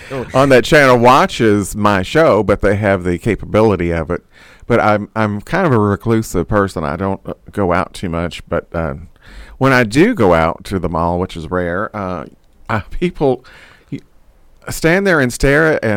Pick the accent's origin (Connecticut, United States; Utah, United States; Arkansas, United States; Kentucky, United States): Kentucky, United States; Highview; Well, I grew up in Highview. I actually live in a little city near Audubon Park called Parkway Village.